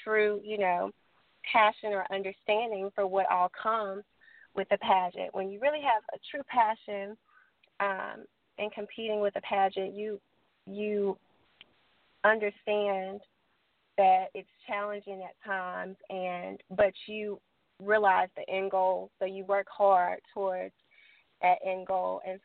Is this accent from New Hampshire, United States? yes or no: no; Murfreesboro, Tennessee, United States; I'm 23 years old. I am from Murfreesboro, Tennessee, right outside of Nashville.